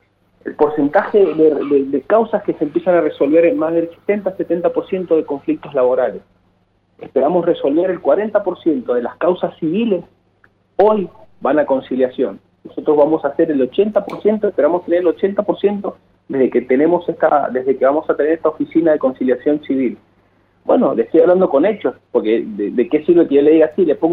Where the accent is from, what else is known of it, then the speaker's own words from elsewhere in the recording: Mendoza, Argentina; nosotros como legisladores mendocinos